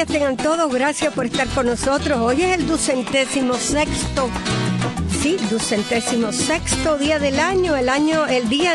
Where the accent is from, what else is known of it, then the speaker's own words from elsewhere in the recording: Santiago de las Vegas, Havana, Cuba; allá en Cuba, yo felicitaciones a mi pueblo Santiago de Las Vegas.